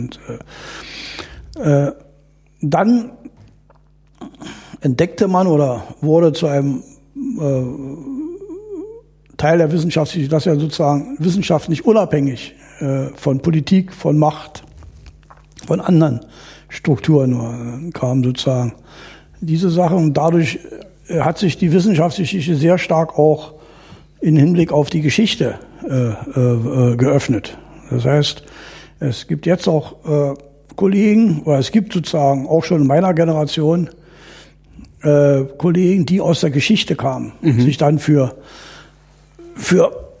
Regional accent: Germany; Also ich bin in der DDR groß geworden

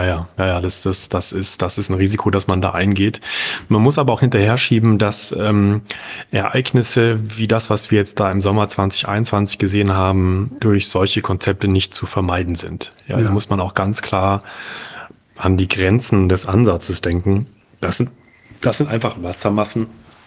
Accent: Leipzig, Saxony, Germany; Wir fehlen allerdings als Leipziger natürlich da die erste Handerfahrung.

